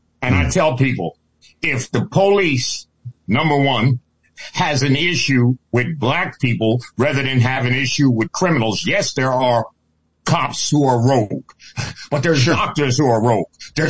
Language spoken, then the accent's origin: English; Bronx, New York, United States; also born or lived in New Jersey; I was born in New Jersey and grew up in the hood in the Bronx and Harlem.